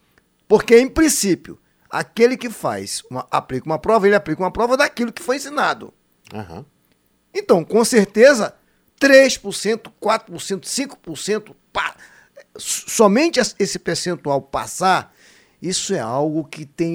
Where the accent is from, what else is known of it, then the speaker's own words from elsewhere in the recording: Amazon, Brazil; eu nasci na Amazônia, fui parido na Amazônia, estudei na floresta, moro na floresta.